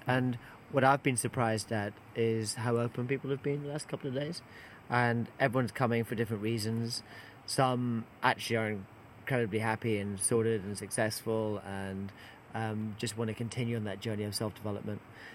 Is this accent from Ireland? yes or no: yes; Ireland; But actually, I am Irish.